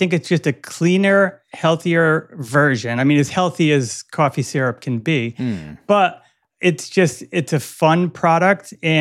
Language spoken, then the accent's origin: English; Rhode Island, United States; I was born in Rhode Island and grew up here all my life.